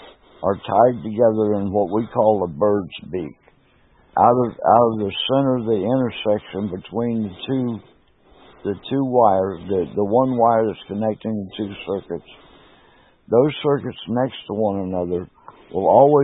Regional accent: United States; Every time I go to a foreign country, I'm embarrassed to say I'm an American.

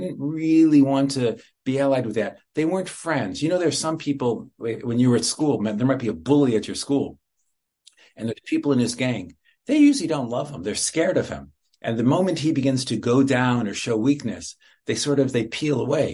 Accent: Chicago, Illinois, United States; I grew up in Chicago.

